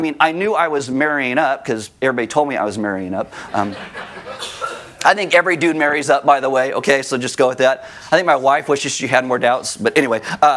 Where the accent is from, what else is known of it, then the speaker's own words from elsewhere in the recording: California, United States; I grew up in California.